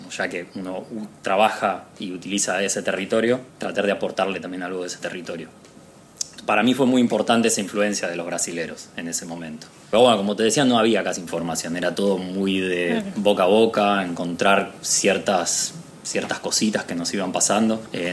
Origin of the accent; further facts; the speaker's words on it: Buenos Aires, Argentina; Yo soy originalmente de Chacarita.